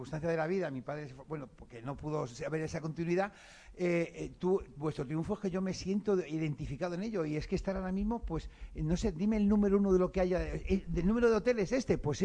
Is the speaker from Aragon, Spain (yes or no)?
no; Colmenar Viejo, Community of Madrid, Spain; yo soy del pueblo de la Sierra, Colmenar Viejo